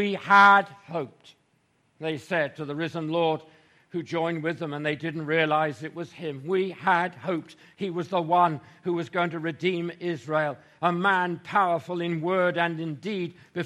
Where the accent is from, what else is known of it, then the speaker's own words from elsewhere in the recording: Bournemouth, South West England, United Kingdom; at Lansdowne Baptist, where I was brought up in Bournemouth on the south coast of England